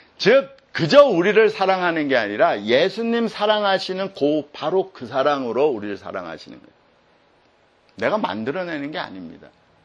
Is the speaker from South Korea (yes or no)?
yes; South Korea; 내가 한국인인데도 불구하고 성경이 가르쳐 주잖아요.